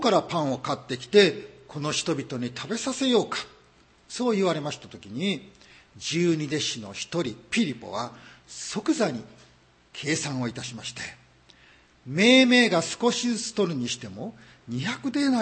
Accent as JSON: {"language": "Japanese", "region": "Osaka", "country": "Japan", "tie": "born or raised there", "said": "私が生まれ育ちました大阪では、儲かりまっかと挨拶をします。"}